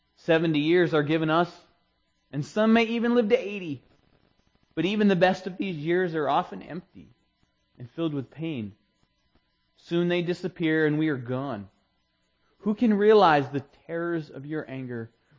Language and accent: English; Maine, United States; And I always thought, growing up in Maine, that the cold killed the grass.